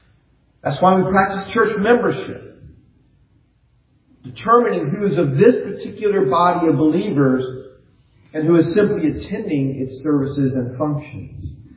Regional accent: the South, United States; I know what it's like. I grew up in the South.

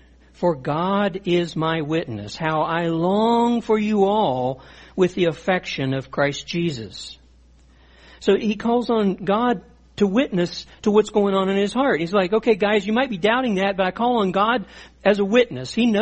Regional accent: Louisiana, United States; Now, you know, I'm Cajun, right? I'm going to eat anything.

